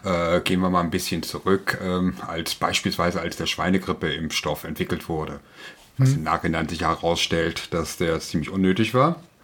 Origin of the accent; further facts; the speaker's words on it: West Germany, Germany; die wir als Westdeutsche ja damals in der Schule noch mittels einer Zwangsimpfung bekommen haben.